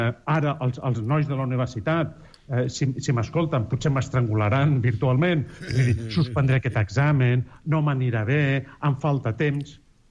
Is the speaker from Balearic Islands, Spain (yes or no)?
no; Barcelona, Catalonia, Spain; I això és la gent que som de Barcelona